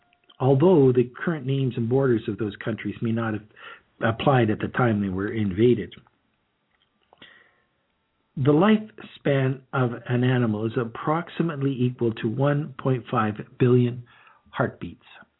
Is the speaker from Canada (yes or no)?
yes; Canada; an affinity for the land is what starts to define us as Canadian. That, and being a Leafs fan.